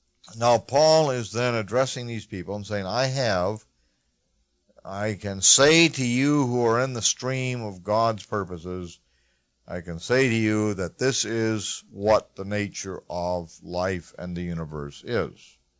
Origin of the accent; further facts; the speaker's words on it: Siloam Springs, Arkansas, United States; born there; I'm just an old archy. I was born in Arkansas in a little town of 3,000 people called Siloam Springs.